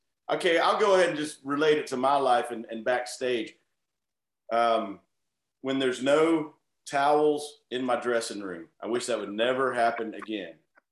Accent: Atlanta, Georgia, United States; I totally know that name. We're from Atlanta.

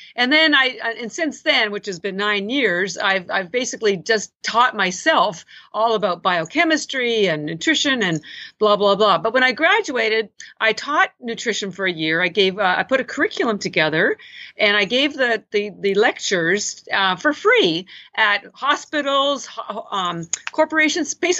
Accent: Canada; moved away as an adult; now in Boston, United States; I am Canadian, but I've lived in Boston for 25, 30 years. And I grew up in Canada, all my education, MBA and all that jazz.

